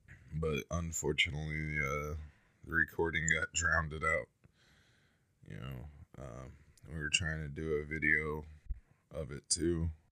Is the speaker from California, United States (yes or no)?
no; Spokane, Washington, United States; started posting some stuff from my hometown, Spokane, Washington.